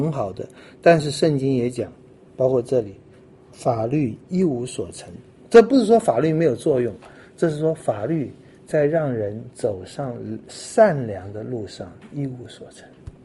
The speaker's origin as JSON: {"language": "Chinese", "country": "China", "said": "law 我们中国人并不看重 law， 法和律都是统治者的武器。"}